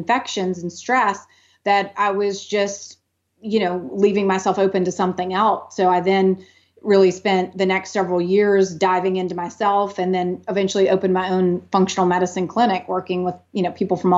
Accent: New Orleans, Louisiana, United States; I grew up in New Orleans, old, you know, your old houses, all kinds of stuff.

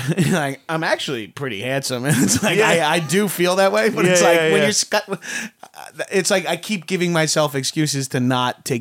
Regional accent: New York, United States; Yeah, and I'm from New York, and I still like, oh, I'm in Texas.

